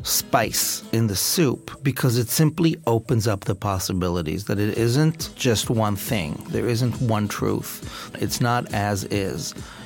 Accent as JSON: {"language": "English", "country": "Israel", "tie": "born or raised there", "said": "My father was a Holocaust survivor, and I grew up in Israel in a situation of great privilege."}